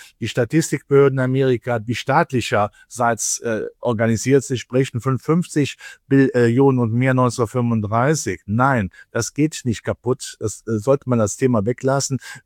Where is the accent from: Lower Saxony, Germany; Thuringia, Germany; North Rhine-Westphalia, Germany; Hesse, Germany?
North Rhine-Westphalia, Germany; In meiner Heimat war NRW, waren Kommunalwahl.